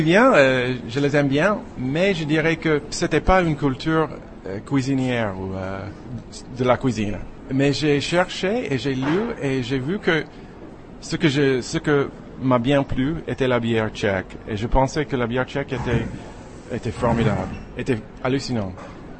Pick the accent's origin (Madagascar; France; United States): United States; French is a second language